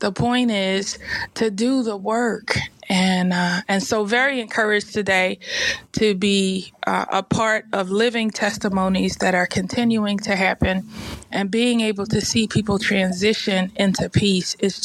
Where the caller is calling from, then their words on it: Boston, Massachusetts, United States; I am tapping in from Boston, Massachusetts this morning.